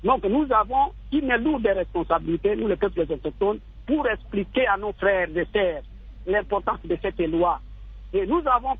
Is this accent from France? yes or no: no; Équateur, DR Congo; Je sais que le territoire d'Ingéné, chez moi en Équateur, c'est la population la plus grande